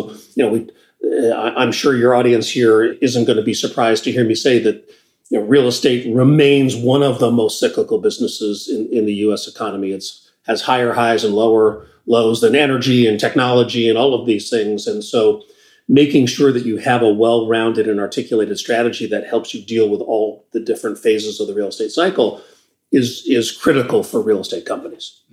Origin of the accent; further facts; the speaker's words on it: Boston, Massachusetts, United States; also born or lived in Providence, United States; I grew up outside of Boston and I was in private schools in the Boston area. I went to Brown University down in Providence, Rhode Island. So decidedly a New Englander.